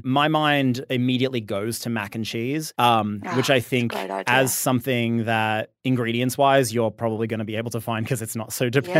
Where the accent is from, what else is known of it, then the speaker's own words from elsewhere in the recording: Sydney, New South Wales, Australia; Circa 2010 or so in Sydney, where I'm from, there was a massive like American diner food thing.